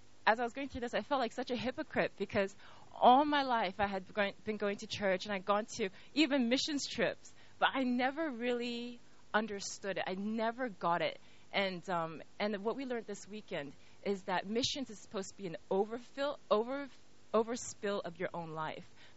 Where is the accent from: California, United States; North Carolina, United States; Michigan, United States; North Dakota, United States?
California, United States; born there; so I was born in California